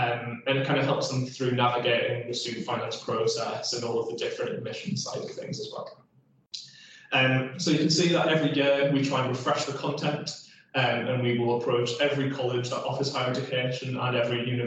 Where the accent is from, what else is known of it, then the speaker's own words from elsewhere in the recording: North East England, United Kingdom; I'm originally from the Northeast and sometimes have the tendency to talk quite quickly.